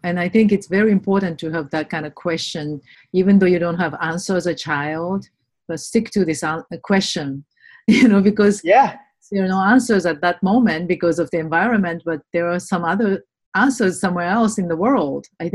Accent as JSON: {"language": "English", "region": "Tokyo", "country": "Japan", "tie": "born or raised there", "moved": "as an adult", "said": "I was born in Tokyo in 1960. Post-World War II, like economic miracle growth was taking place."}